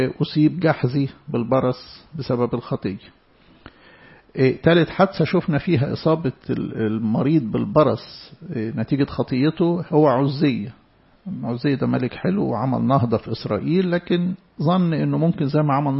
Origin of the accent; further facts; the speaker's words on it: Alexandria, Alexandria Governorate, Egypt; عشان كده مثلا عندنا في اسكندرية هنا